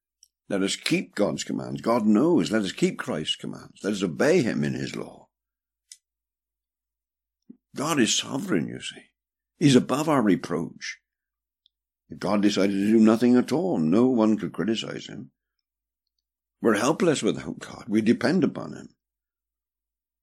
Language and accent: English; England, United Kingdom; I'm an Englishman.